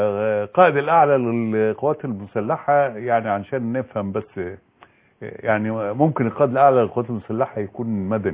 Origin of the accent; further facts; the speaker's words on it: Egypt; الاساس هو احنا كمصريين